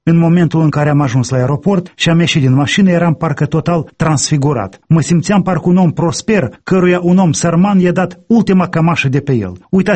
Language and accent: Romanian; Moldova; Auzind că sunt din Moldova, o țară săracă